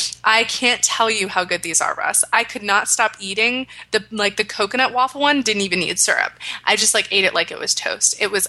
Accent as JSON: {"language": "English", "region": "Maine", "country": "United States", "said": "We're both from New England originally. He's from New Hampshire. I'm from Maine."}